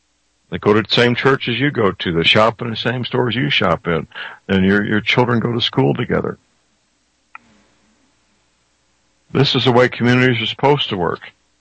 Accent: St. Louis, Missouri, United States; My hometown, St. Louis, is an example

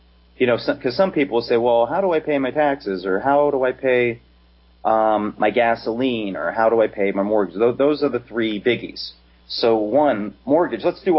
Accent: Pennsylvania, United States; I'm from Pennsylvania.

